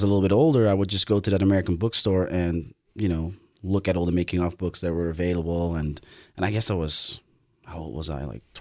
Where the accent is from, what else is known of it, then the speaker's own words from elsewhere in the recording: Nieuwegein, Utrecht, Netherlands; I come originally from the Netherlands, from a small town called Nieuwegein.